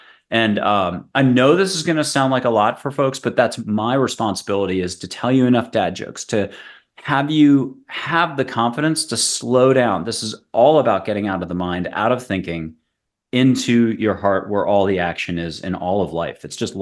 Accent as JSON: {"language": "English", "town": "Newport", "region": "Rhode Island", "country": "United States", "also_born_or_lived": "New York City", "said": "I'm from the Mid-Atlantic. I'm from Newport, New England area. Did high school at Andover, Middlebury for college."}